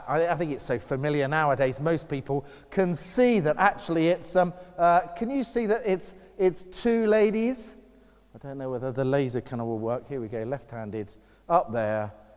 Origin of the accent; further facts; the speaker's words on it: East of England, United Kingdom; when I was growing up in Essex, the first ever kind of opportunities I got to preach were in my home church.